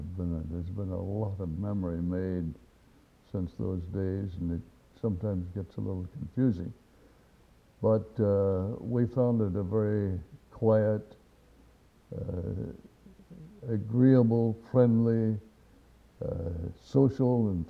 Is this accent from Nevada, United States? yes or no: no; Wisconsin, United States; also born or lived in Reading, Pennsylvania / Missouri / Iowa; I was born in Reading, Pennsylvania, and we lived in Missouri and Iowa and Wisconsin. Most of my high school days were spent in Wisconsin